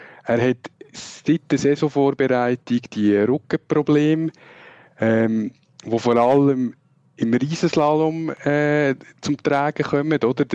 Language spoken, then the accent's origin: German; Switzerland; das sagen wir vielleicht auch als Schweizer